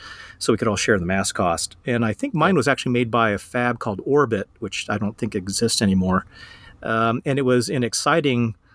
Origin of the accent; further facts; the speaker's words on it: California, United States; But I grew up in California, and I was always kind of hoping to get back to California.